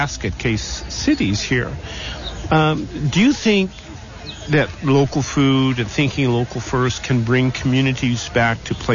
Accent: Billings, Montana, United States; I know even in my hometown of Billings, Montana, the farmers market essentially has taken over the downtown

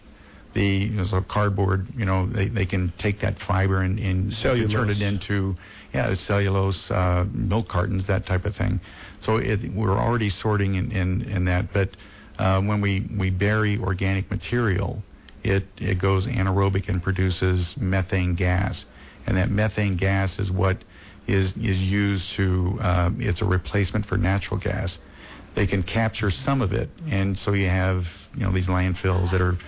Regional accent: Midwest, United States; now in California, United States; I grew up in the Midwest, and when I came to California, I thought I knew what agriculture was, but I just stood there in slack-jawed amazement.

